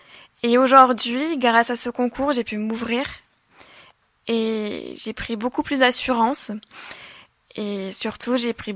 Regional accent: Occitanie, France; vu que je viens des Corbières et que ça me tient vraiment à cœur de représenter nos si beaux paysages

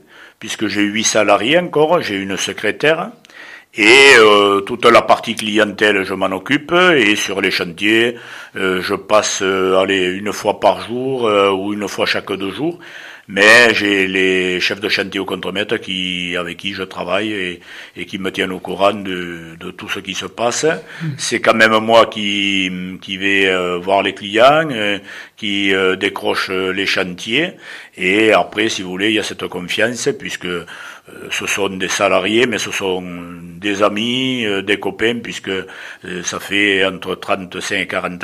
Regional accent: Ventenac, Occitanie, France; les gens qui choisissent de venir chez nous, à Ventenac, c'est là aussi un choix qu'ils font, au même titre que moi qui y suis encore et toujours resté.

